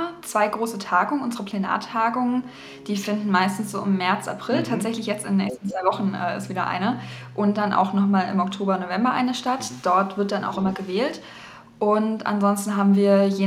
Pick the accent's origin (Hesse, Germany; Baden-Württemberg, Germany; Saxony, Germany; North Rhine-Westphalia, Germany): Baden-Württemberg, Germany; mittlerweile wohne ich in Brandenburg seit 6 Jahren. Ich komme aber tatsächlich gebürtig aus Baden-Württemberg. Also ich bin im Herzen immer noch Schwabe